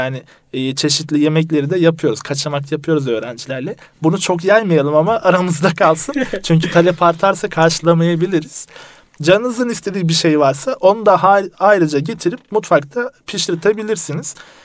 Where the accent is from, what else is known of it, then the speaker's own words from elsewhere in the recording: Istanbul, Turkey; Ben aslında doğma büyüme Kasımpaşalıyım. Geçmiş yıla kadar da Kasımpaşa'da ikamet ediyordum.